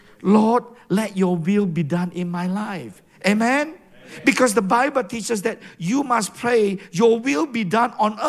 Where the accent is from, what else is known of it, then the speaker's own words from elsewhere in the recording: Indonesia; In Indonesia, I know that Abba, Brother Abba and Leo and Lily and all, we are from Indonesia.